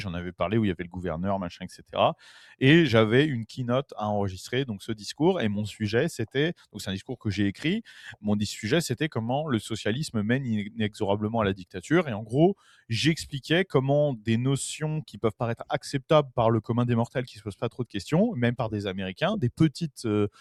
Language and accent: French; France; Personne n'arrive à deviner que je suis français parce que j'ai pas du tout un accent français.